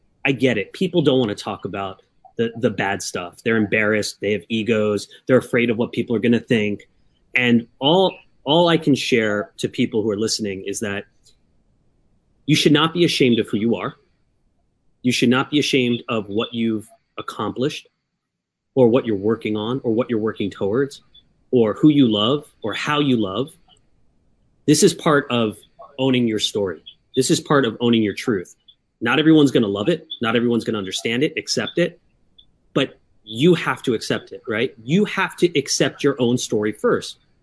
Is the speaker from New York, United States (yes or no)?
yes; New York City, New York, United States; it conjures up just growing up in New York City.